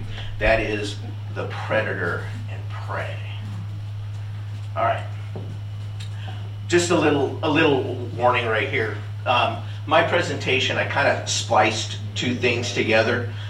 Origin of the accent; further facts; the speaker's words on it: California, United States; And you know, you heard that I was from California